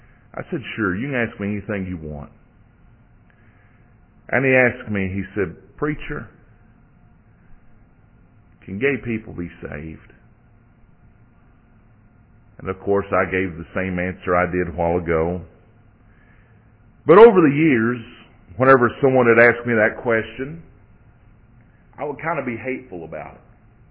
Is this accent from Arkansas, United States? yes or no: no; Somerset, Kentucky, United States; was moving to my hometown of Somerset, Kentucky.